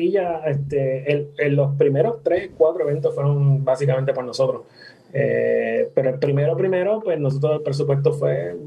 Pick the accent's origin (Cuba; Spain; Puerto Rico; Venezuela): Puerto Rico; Dorado; nos criamos juntos aquí en Dorado.